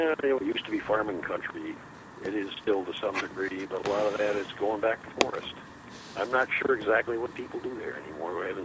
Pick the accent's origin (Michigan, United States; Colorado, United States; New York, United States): New York, United States; Springville; I was born in Springville, New York, a little town about 30 miles south of Buffalo.